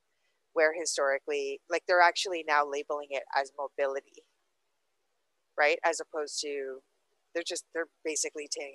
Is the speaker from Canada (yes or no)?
yes; Toronto, Ontario, Canada; I don't have Rona. I am from Toronto, and I'm not planning to bring it anywhere.